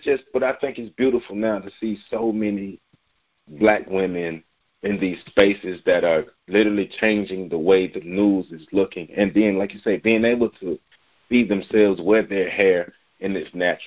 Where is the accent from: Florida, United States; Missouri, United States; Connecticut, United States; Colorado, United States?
Florida, United States; Tallahassee; because growing up in Tallahassee, it was just Carmen Cummings.